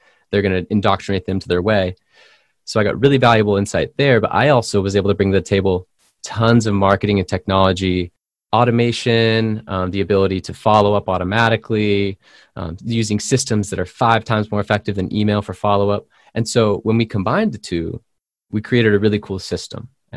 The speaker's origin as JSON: {"language": "English", "town": "San Diego", "region": "California", "country": "United States", "said": "that is a surf skate term from my hometown, California. I'm from San Diego."}